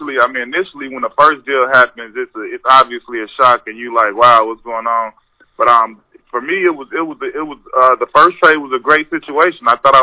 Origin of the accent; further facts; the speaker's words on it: Chicago, Illinois, United States; I chose DePaul over Kansas because it was a mixture of opportunity to play right in Chicago around my hometown fans and my family and friends